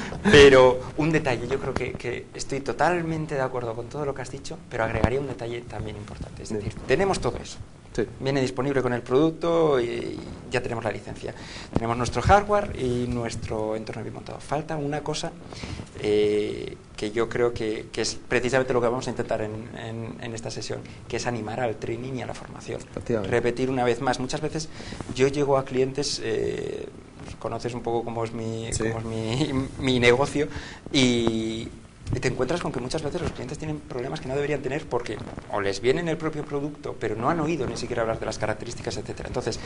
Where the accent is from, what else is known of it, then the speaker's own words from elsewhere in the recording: Asturias, Spain; pero en mi tierra, en Asturias